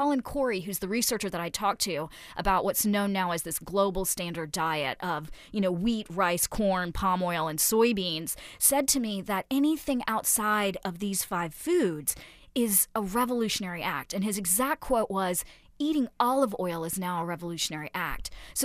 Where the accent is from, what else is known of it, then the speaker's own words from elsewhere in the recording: Asheville, North Carolina, United States; went back to where I grew up in North Carolina and started to talk about wheat there and how it has transformed that local economy.